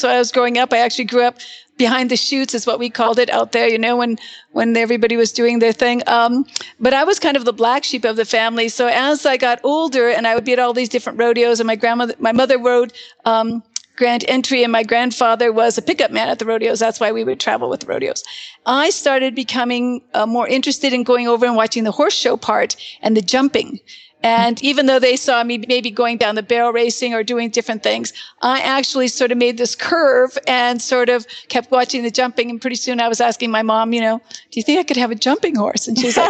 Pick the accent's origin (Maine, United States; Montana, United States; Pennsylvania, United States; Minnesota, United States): Montana, United States; And growing up in Eastern Montana, that was just, part of our life.